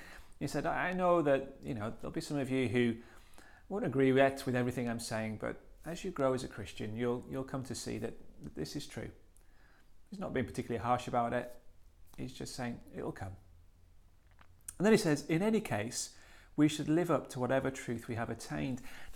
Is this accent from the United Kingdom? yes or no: yes; Maryport, North West England, United Kingdom; was younger, I used to run for an athletics club in my hometown up in Maryport, and I loved it.